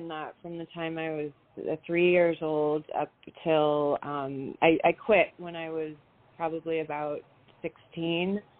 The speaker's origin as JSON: {"language": "English", "town": "San Francisco", "region": "California", "country": "United States", "tie": "born there", "also_born_or_lived": "England / Canada", "said": "I was born in San Francisco, and we moved a lot. We moved to England for about 5 years and then back to the Bay Area."}